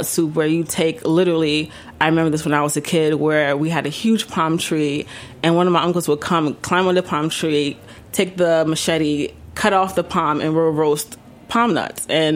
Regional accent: Ghana; now in United States; So for me, as a Ghanaian American, as somebody who has immigrated from Ghana recently

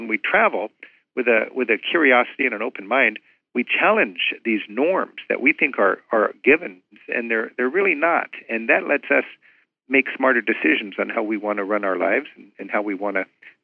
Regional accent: United States; And I said, hi, I'm an American tour guide. I've got 20 Americans at the hotel

